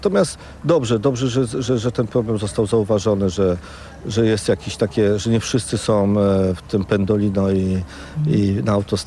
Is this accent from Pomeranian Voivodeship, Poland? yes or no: yes; Sopot, Pomeranian Voivodeship, Poland; Ja się wychowałem w Sopocie